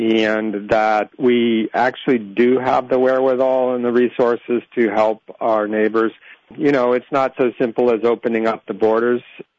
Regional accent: Massachusetts, United States; now in New York, United States; I live in New York, but I grew up in Massachusetts.

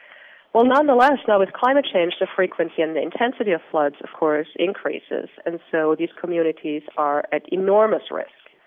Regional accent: Austria; English is a second language; moved away as an adult; you can hear from my accent, I'm neither American nor Australian. I'm from Austria originally.

